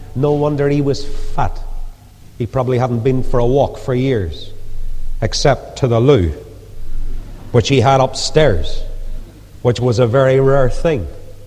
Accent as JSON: {"language": "English", "country": "Ireland", "said": "You go to America and say, I'm an Irishman. See a little smile come over their face? Oh, you're from Ireland, are you?"}